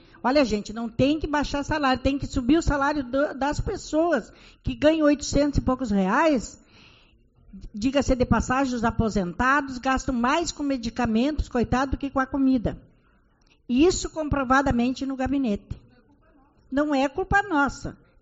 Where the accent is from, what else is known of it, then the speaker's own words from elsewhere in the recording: Uruguaiana, Rio Grande do Sul, Brazil; Eu vou falar Uruguaiana porque nós somos de Uruguaiana.